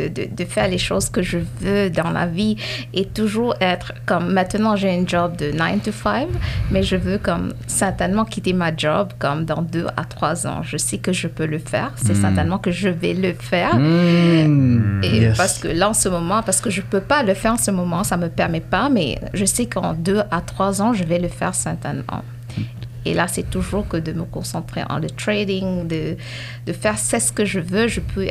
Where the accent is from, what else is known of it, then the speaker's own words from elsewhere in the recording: Mauritius; now in Canada; De l'île Maurice.